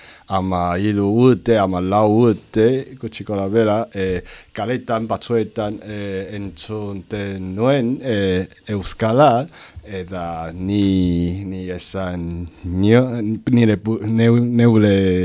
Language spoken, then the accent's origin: Basque; Taiwan; Basque is a second language; Ni Taiwangoa naiz